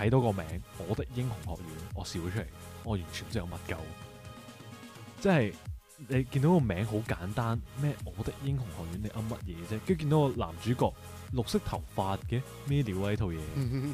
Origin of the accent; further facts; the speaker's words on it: Hong Kong; 很老实说，我们香港人都经常说英文